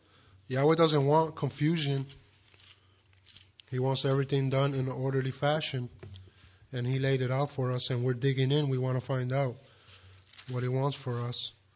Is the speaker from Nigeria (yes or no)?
no; Puerto Rico; You know that growing up in Puerto Rico, a lot of our culture is from the Spaniards.